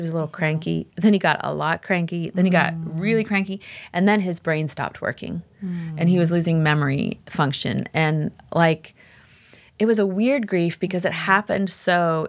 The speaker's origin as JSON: {"language": "English", "town": "State College", "region": "Pennsylvania", "country": "United States", "tie": "born or raised there", "also_born_or_lived": "Midwest", "said": "So when we moved back to State College, Pennsylvania, my hometown, my son was about 10 years old."}